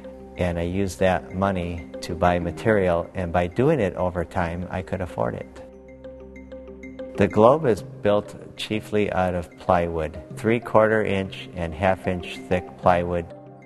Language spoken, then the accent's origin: English; Chicago, Illinois, United States; I grew up in Chicago. I could not see the sky real well from the city because of all the lights, so trips to Wisconsin is where I was able to start seeing the sky and enjoy it.